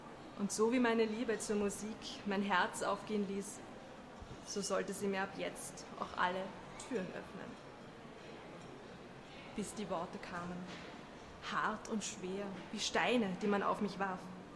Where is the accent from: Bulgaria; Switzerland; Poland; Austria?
Austria; Vienna; Ich komme aus Wien und ich bin heute hier